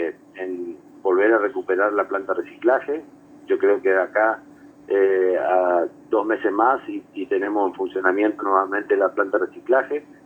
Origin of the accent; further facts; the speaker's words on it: Apóstoles, Misiones, Argentina; Cuando le nombro que soy de Apóstoles, me reconocen a Apóstoles como uno de los lugares en el cual fue en la Argentina